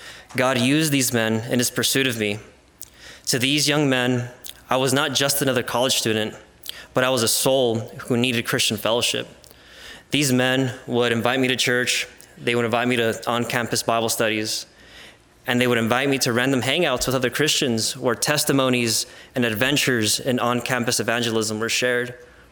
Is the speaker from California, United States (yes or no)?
yes; Soledad, California, United States; first language Spanish; English is a second language; also born or lived in Salinas; Throughout my infancy, I lived with my mother and her parents in Soledad, California, about 25 miles south of Salinas.